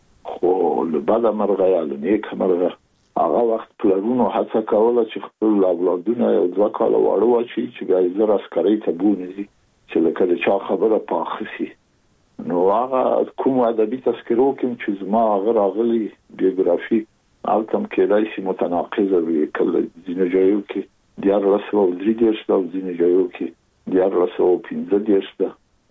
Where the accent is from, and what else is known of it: Kabul, Afghanistan; born there